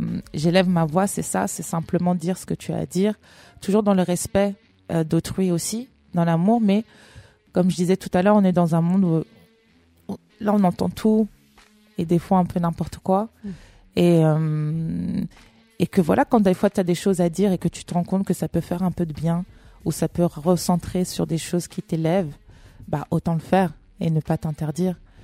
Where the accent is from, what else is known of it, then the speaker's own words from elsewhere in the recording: Cameroon; Mais après, dans le fond, je suis camerounaise. Faut savoir qu'au Cameroun, le français, l'anglais, c'est les langues officielles.